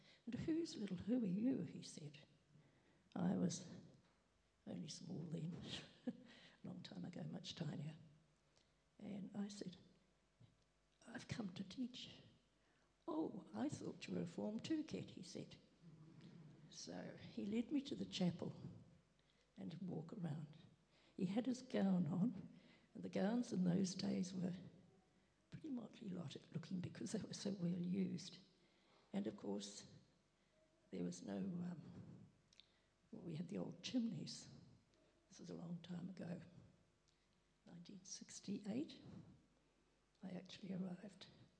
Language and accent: English; Te Aroha, Waikato, New Zealand; I come from Te Araha and lived opposite the Catholic Church.